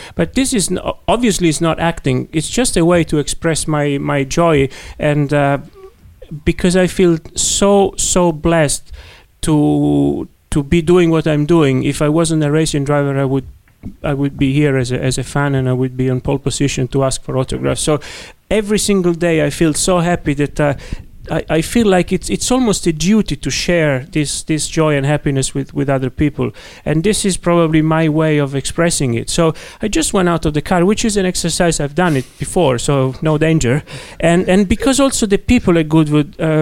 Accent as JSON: {"language": "English", "country": "Italy", "accent": "Italian", "second_language": "English", "said": "My Italian accent, I know."}